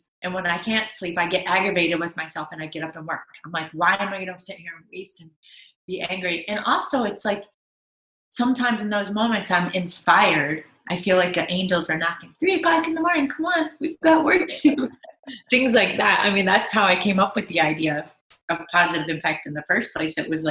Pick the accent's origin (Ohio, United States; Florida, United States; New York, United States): Florida, United States; Jacksonville; also born or lived in Tennessee; So I was born in Tennessee. 2 weeks after I was born, we moved to Florida, Jacksonville. My dad was in the Navy, and I did move around a lot as a child. The most I've lived anywhere is Florida.